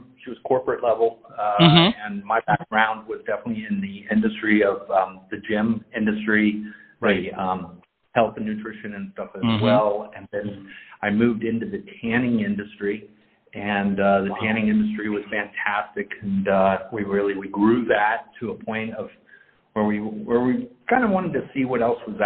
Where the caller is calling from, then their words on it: Dallas, Texas, United States; We are in Dallas, Texas, real close to SMU in downtown